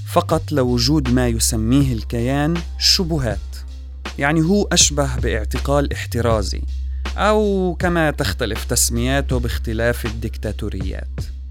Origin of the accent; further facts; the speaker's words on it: Jerusalem, Palestine; من القدس، عمري 30 سنة، انسجنت عند الصهاينة